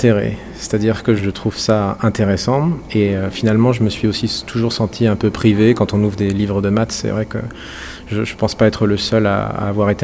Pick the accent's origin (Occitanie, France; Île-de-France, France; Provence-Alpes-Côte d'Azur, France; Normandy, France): Normandy, France; born there; now in Rennes, France; je suis compositeur, je suis normand de naissance et je suis rennais d'adoption.